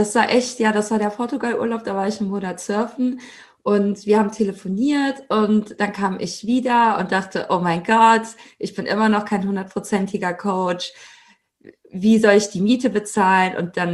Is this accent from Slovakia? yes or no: no; Italy; ich bin ja Italienerin. Und ja, auch Italien ist ein Land, in das ich jedes Jahr fahre.